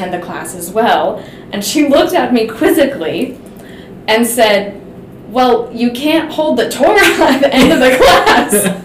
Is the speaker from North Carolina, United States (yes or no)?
no; Pennsylvania, United States; I am not from Pittsburgh originally. I grew up in Somerset County, outside of Somerset, actually, in the country, and it's been a kind of a winding road to get me to Pittsburgh.